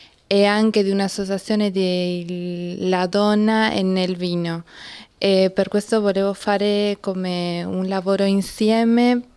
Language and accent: Italian; Stockholm, Stockholm County, Sweden; Italian is a second language; io vengo dalla Svezia e vivo a Stoccolma. Sono laureata, ora sono gastronoma